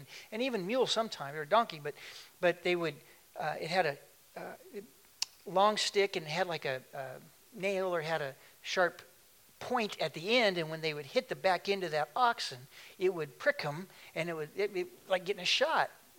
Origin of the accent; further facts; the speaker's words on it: Tulalip, Washington, United States; When I was a kid, growing up in Tulalip, I used to be there, sit there with my grandfather